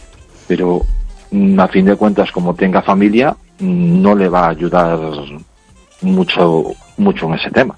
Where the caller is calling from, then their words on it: Ourense, Galicia, Spain; de Orense.